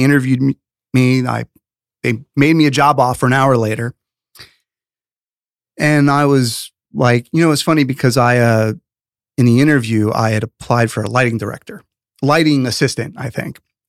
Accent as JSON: {"language": "English", "town": "Bronx", "region": "New York", "country": "United States", "tie": "born or raised there", "also_born_or_lived": "Rockland County, New York / Florida", "said": "I was born in the Bronx and grew up in the city as a youngster, then a teenager, who lived in the Rockland County area, Sleepy Hollow area, great place to grow up in New York."}